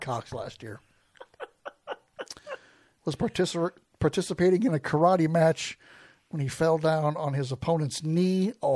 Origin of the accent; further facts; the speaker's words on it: South Bend, Indiana, United States; So I grew up in South Bend, Indiana, and there was a video store down the road, across the highway from my dad.